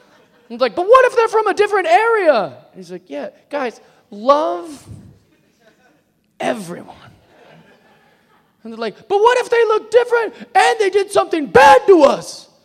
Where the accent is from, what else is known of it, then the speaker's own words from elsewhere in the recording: Spokane, Washington, United States; born there; I was. I was born in Spokane, Washington.